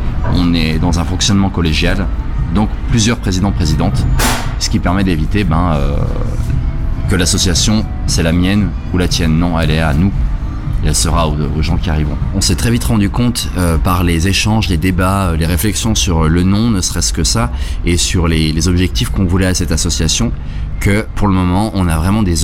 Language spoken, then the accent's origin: French; Saint-Etienne, Auvergne-Rhône-Alpes, France; now in Le Havre, France; mon expérience, elle vient de là où je viens, de Saint-Etienne, qui est une ville où il y a beaucoup d'associations.